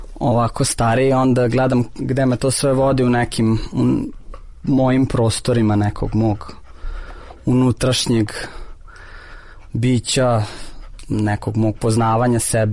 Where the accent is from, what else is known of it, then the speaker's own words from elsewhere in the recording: Novi Sad, Vojvodina, Serbia; Dolazim iz Novog Sada, uglavnom, tamo sam rođen i odrastao i skoro ceo život, osim ovog što sam bio u, kako kaže, srpska Atina, a ja sam onda bio u Grčkom Novom Sadu, pošto sam malo studirao u Atini.